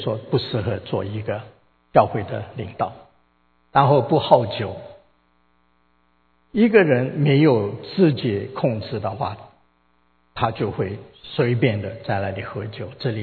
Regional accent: China; 我们中国人有一句话，打者爱也，是不是？

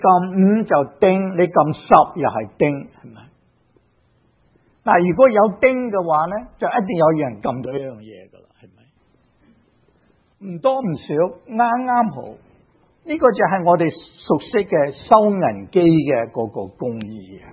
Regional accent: China; 在我们中国人当中

